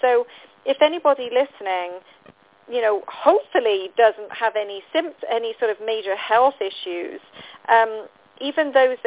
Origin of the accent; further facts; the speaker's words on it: England, United Kingdom; moved away as an adult; now in United States; Well, as you know, I'm from England